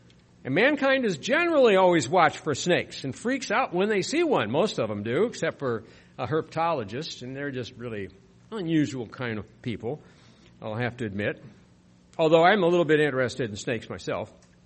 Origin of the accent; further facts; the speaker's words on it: South Dakota, United States; I grew up in South Dakota, and we had a lot of rattlesnakes.